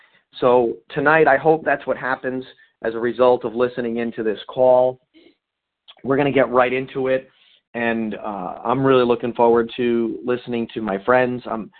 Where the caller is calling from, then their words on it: New York, United States; Anyway, I'm dialing in from New York.